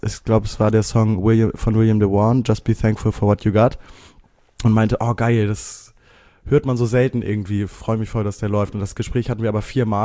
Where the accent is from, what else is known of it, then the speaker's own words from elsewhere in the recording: Hamburg, Germany; born there; Ja, ich bin in Harburg geboren. In Hamburg-Heimfeld 1998.